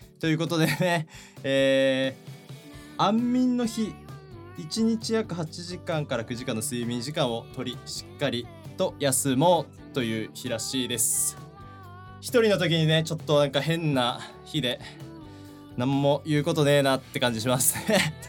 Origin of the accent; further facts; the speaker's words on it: Miyazaki, Japan; 地元宮崎なんですけど、その宮崎の河川敷を走ってて